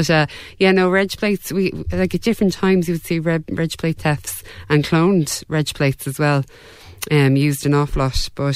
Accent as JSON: {"language": "English", "town": "Kildare", "region": "Leinster", "country": "Ireland", "said": "So I'm actually from Kildare"}